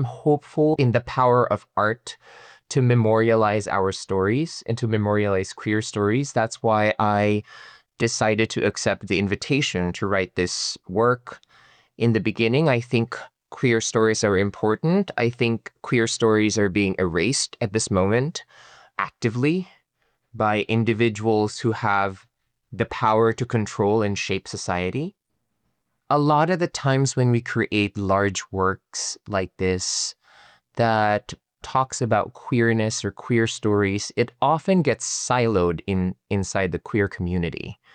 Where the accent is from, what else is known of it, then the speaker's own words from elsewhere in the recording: Philippines; now in United States; as a young gay man growing up in the Philippines, where, to be fair, we're not really persecuted.